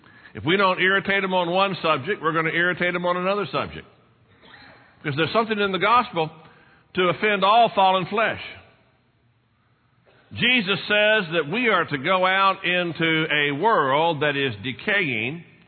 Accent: Texas, United States; One, it's my patriotic duty as a Texan to eat some part of a cow every day.

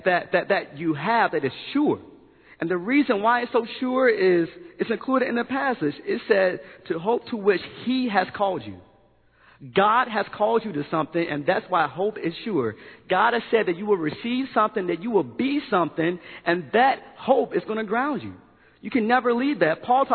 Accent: Virginia, United States; I'm from Virginia, and every time I go home, I go to my father's house

